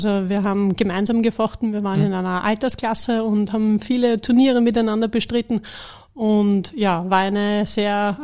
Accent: Mautern, Austria; Tennis, ja, kommt von den Eltern. Gibt es in Mautern, wo ich herkomme, auch einen guten Tennisverein.

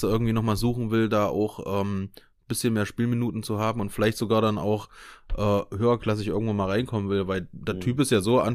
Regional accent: Erfurt, Thuringia, Germany; da kann man sich einfach als Erfurter hinstellen und das offen und ehrlich sagen

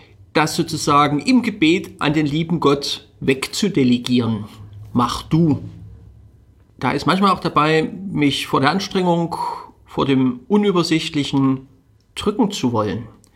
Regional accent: Dresden, Saxony, Germany; born there; Ich bin gebürtiger Dresdner.

